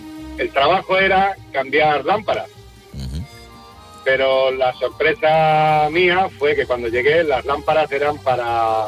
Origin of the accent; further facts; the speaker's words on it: Granada, Andalusia, Spain; Yo soy de Granada.